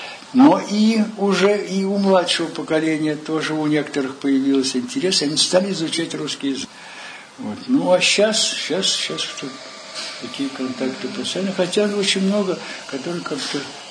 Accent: Russia; Конечно, я вырос в России, рос я в советское время.

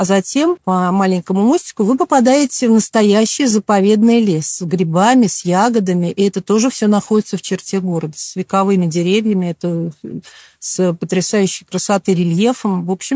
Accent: Moscow, Russia; Он нам почти родной, несмотря на то, что мой родной город Москва, но Осташков у меня номер 2.

